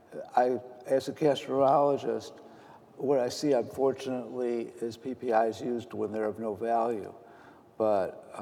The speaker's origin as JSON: {"language": "English", "town": "Detroit", "region": "Michigan", "country": "United States", "said": "The only supplement I take is vitamin D because I'm from Detroit."}